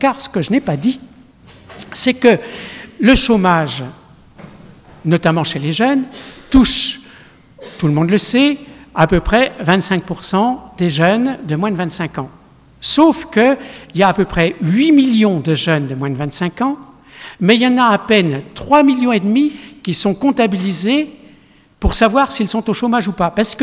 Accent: East of France, France; moi je suis de l'Est, hein, donc mes cousins et une partie de ma famille sont à Montbéliard, donc j'y vais souvent

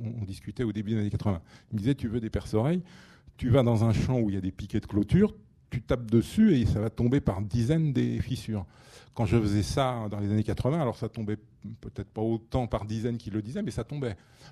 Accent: Occitanie, France; Le carabe, quand j'étais gamin dans l'Aveyron, il suffisait d'aller dans un pré

